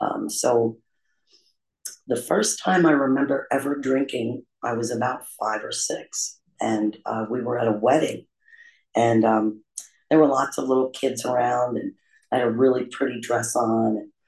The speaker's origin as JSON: {"language": "English", "town": "Middletown", "region": "New York", "country": "United States", "tie": "born or raised there", "also_born_or_lived": "Traverse City, Michigan", "said": "I was born in Traverse City, Michigan. And when I was a baby, we moved to a town about an hour north of New York City called Middletown, New York."}